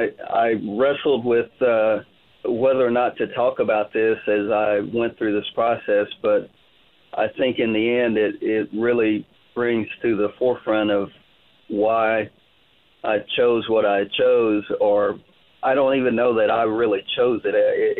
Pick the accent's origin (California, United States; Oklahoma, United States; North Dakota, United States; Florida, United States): Oklahoma, United States; Tulsa; I grew up in the Tulsa public school system, and I took Oklahoma history in high school